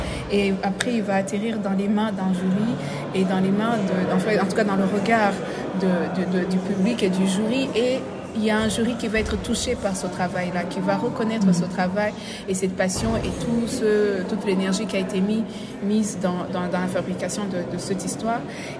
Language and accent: French; Rwanda; Puisque j'ai grandi au Rwanda avec mon père qui aimait l'histoire